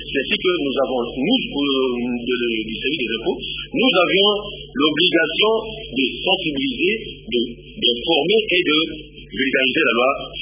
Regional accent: Kikwit, Kwilu, DR Congo; nous sommes descendus, chez nous, à Kikwit

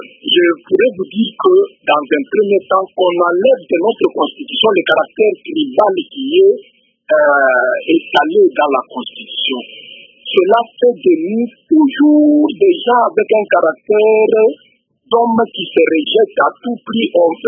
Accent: Kasaï, DR Congo; Pour le reste, par exemple, chez nous au Kassai, on n'a pas un problème tribal

